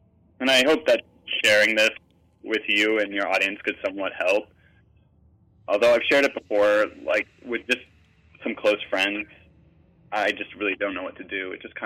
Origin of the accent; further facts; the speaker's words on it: Del Rio, Texas, United States; born there; I was born in Del Rio, Texas